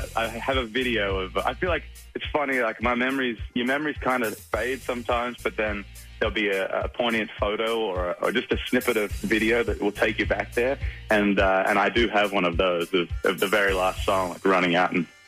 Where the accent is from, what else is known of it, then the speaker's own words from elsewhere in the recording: Australia; I'm from Australia